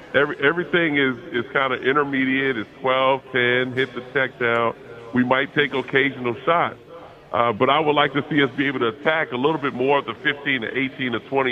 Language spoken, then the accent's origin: English; Chicago, Illinois, United States; But I was born and raised in Chicago. So cold weather to me is nothing